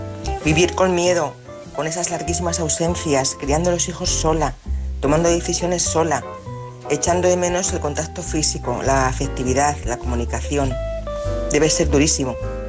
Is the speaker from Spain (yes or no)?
yes; Madrid, Community of Madrid, Spain; de Madrid.